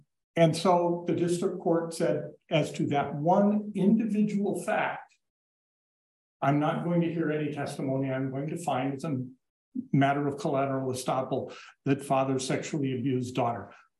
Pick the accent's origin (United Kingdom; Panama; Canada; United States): United States; Mankato, Minnesota; I'm an attorney from Mankato, Minnesota